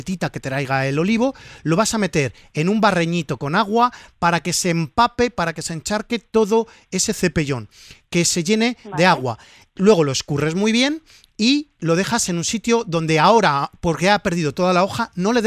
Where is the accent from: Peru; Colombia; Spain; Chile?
Spain; Valencian Community; Yo a ti te voy a recomendar como buen valenciano el cumquat.